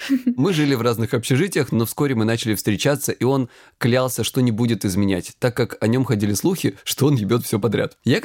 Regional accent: Krasnodar Krai, Russia; мне 36 лет, я психолог, я мужик, я лысый и я с Кубани.

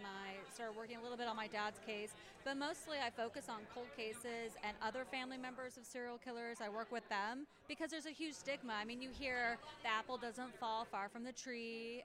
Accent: Washington, United States; Washington State.

